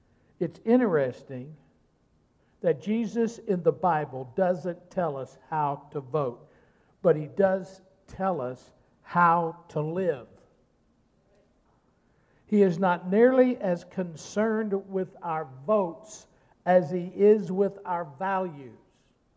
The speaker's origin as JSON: {"language": "English", "country": "United States", "said": "And last Tuesday, as an American citizen, I exercised one of my rights, and I voted."}